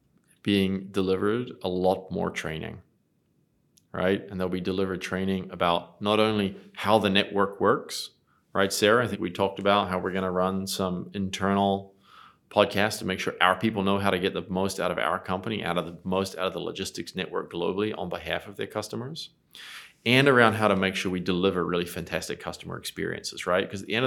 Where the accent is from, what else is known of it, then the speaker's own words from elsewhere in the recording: New Zealand; also born or lived in Asia Pacific / New York City; So whilst I spent a lot of time in Asia Pacific, I grew up in New Zealand.